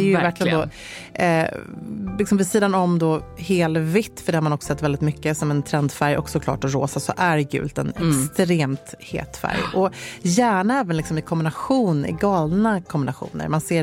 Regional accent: Luleå, Norrbotten County, Sweden; born there; Men jag föddes ju 1976 i Luleå.

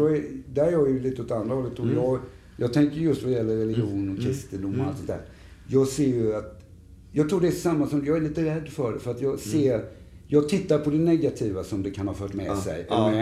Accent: Alby, Stockholm County, Sweden; där jag är uppväxt kom från, i Alby

